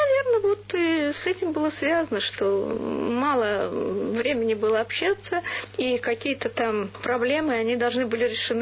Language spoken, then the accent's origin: Russian; Moscow, Russia; born or raised there